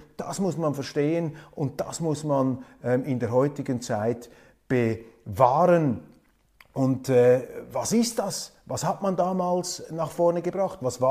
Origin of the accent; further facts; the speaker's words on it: Switzerland; Als Schweizer möchte man mehr direkte Demokratie, aber andere Länder andere Sitten.